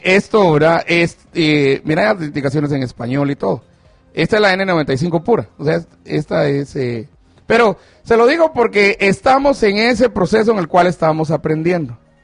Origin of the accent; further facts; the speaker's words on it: Guatemala; yo creo que ante todo soy guatemalteco